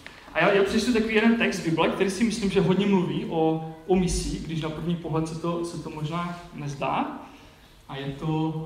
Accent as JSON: {"language": "Czech", "town": "Vsetín", "region": "Zlín Region", "country": "Czechia", "said": "Jsem ze Vsetína, ze sboru, kterému říkáme"}